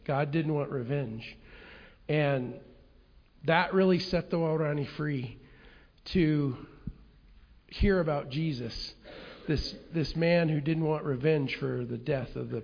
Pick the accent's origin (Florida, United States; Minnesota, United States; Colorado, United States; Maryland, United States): Colorado, United States; Kremlin; I grew up in Kremlin, Colorado